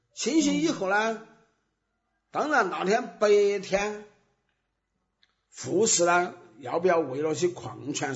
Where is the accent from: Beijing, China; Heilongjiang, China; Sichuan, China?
Sichuan, China; accent: Sichuanese; 就是我们这种口音，